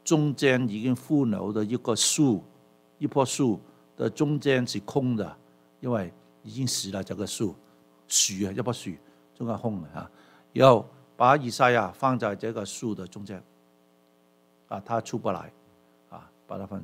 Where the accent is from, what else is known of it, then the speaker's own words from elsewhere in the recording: Hong Kong; 我从小就是在香港的民间宗教长大